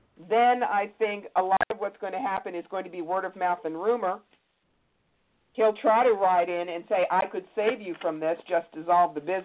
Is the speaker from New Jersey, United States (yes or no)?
yes; Cherry Hill, New Jersey, United States; I grew up in Cherry Hill.